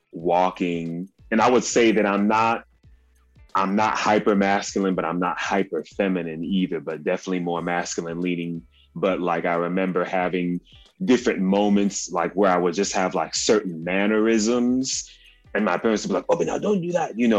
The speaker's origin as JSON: {"language": "English", "town": "Houston", "region": "Texas", "country": "United States", "tie": "born or raised there", "said": "both of my parents are from Nigeria, of course, and I was born in America, been back to Nigeria 4 times."}